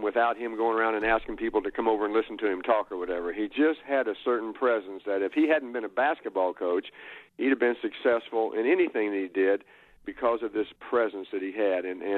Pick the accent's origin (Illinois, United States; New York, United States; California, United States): Illinois, United States; I grew up in Illinois and didn't even know about Iowa State till I came out here.